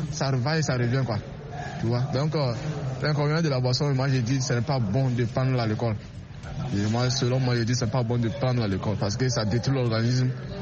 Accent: Togo; Ok, chez nous, au Togo, quand même, tout le monde va bien.

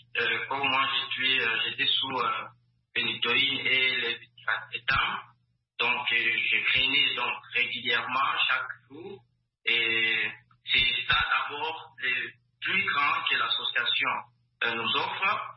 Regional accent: Lubumbashi, Haut-Katanga, DR Congo; vivre avec cette maladie-là, ici chez nous, en RDC, à Lubumbashi

